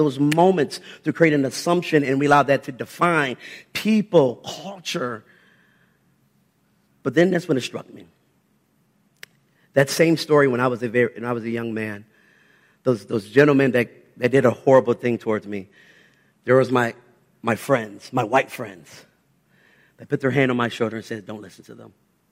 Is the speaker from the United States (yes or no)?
yes; Strongsville, Ohio, United States; my family and I, we grew up in Strongsville, and it was very apparent everywhere we went, the grocery store, the movies, the schools, we were 99.9% of the time the only African-American families that happened to be there.